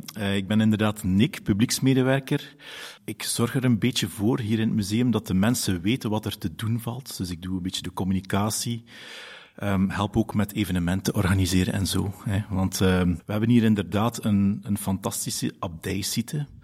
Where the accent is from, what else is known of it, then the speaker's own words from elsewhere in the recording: Koksijde, Flanders, Belgium; Ik ben zelf ook van Kokzijde.